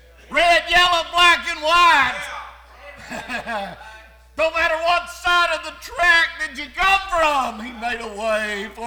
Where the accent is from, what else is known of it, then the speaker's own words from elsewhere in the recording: Alabama, United States; We think because we're from Sand Mountain, we've heard the gospel all of our days